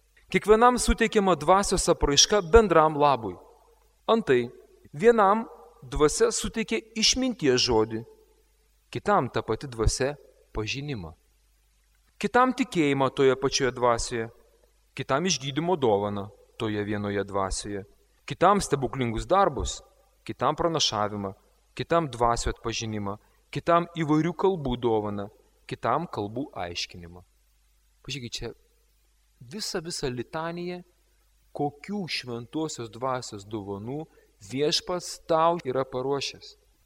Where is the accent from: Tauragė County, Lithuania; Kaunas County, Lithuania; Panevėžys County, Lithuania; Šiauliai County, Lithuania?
Šiauliai County, Lithuania; Šiauliai; bet už jų drąsą man yra garbė sakyti, kad aš esu šiaulietis.